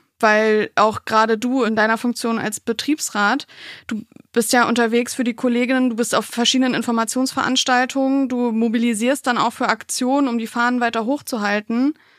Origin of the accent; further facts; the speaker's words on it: Wolfsburg, Lower Saxony, Germany; ich komme ja aus Wolfsburg ursprünglich